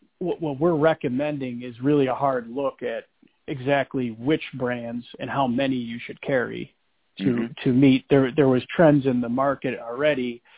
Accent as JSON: {"language": "English", "town": "Syracuse", "region": "New York", "country": "United States", "tie": "born or raised there", "said": "I lived in Syracuse my whole life."}